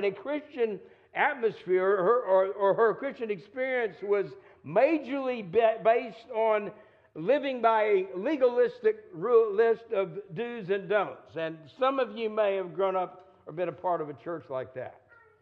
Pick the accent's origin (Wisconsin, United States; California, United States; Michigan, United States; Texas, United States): Texas, United States; moved away as an adult; now in Missouri, United States; Many of you know that I was raised in Texas and I moved from Missouri from Texas to Missouri to go to Southwest Baptist University in Baltimore.